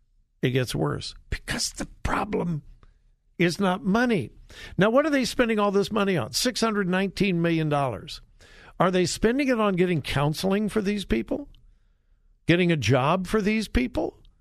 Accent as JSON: {"language": "English", "town": "Los Angeles", "region": "California", "country": "United States", "tie": "born or raised there", "said": "I didn't grow up within the city limits of L.A., but I lived in the L.A. area, what's called the Los Angeles Basin. I was born and raised there, and I consider L.A. my home."}